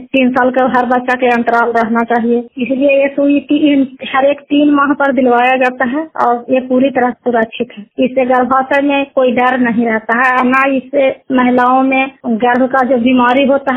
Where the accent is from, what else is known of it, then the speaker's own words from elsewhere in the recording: Mahkar, Bihar, India; मेरा गांव महकार हुआ थाना चंडी है।